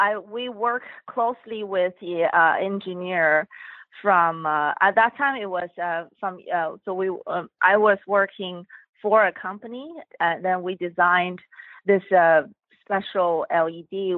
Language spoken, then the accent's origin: English; Vancouver, British Columbia, Canada; I grew up in Canada, went to school here in Vancouver.